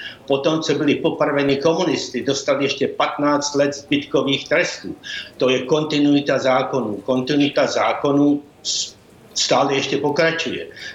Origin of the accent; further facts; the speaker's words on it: Prague, Czechia; born there; Já jsem se narodil v Praze